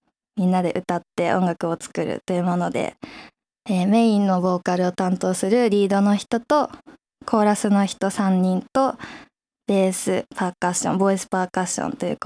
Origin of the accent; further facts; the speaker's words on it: Ichikawa, Chiba, Japan; 実は私千葉県市川市出身で